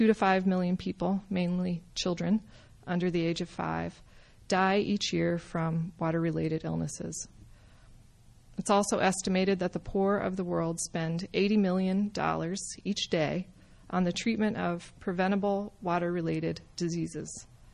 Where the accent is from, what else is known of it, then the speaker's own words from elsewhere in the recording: Tucson, Arizona, United States; The water supplies for Las Vegas, or my hometown of Tucson, would be two good examples of that in our country.